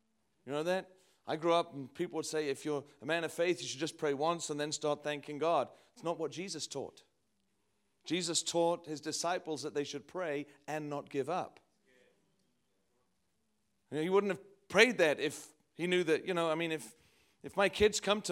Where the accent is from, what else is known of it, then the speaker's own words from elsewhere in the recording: North East England, United Kingdom; also born or lived in Midlands; I am from England, even though my accent has got so mutated and weird over the years. I grew up in the Northeast. There is no sign of that anymore.